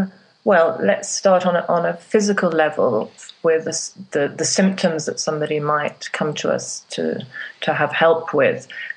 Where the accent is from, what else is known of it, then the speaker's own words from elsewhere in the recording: England, United Kingdom; moved away as an adult; now in Lyon, France; Okay, so I'm English, but I've lived in France for the last 25 years